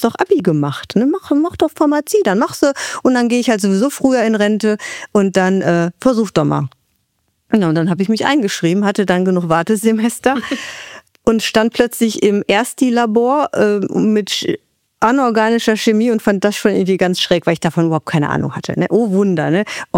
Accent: Kauai, Hawaii, United States; Genau, es ist Kauai. Das ist die Garteninsel, die westlichste Insel.

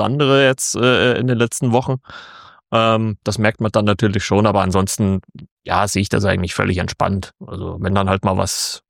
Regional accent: Saxony, Germany; Ich komme ja aus Sachsen und bin nach Thüringen gezogen.

